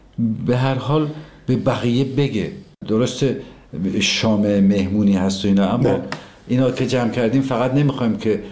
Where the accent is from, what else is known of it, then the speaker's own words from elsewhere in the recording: Tabriz, East Azerbaijan, Iran; دیدیم ما که بچه تبریز هستیم